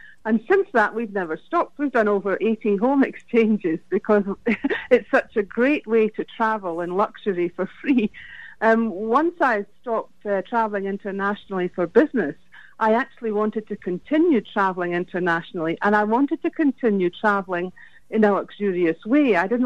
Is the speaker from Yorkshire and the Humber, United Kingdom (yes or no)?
no; Scotland, United Kingdom; accent: Scottish; now in Brisbane, Australia; Well, my accent is from Scotland, although I haven't lived in Scotland since 1986. My home nowadays is Brisbane in Australia.